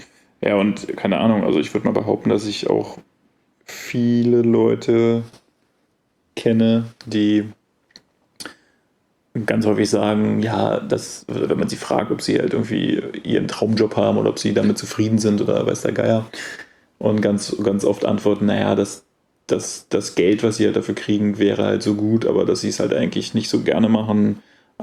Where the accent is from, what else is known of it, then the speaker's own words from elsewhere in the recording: Germany; accent: German; versuche ich mich anzustrengen, so zu reden, dass man vielleicht nicht sofort meinen deutschen Akzent bemerkt.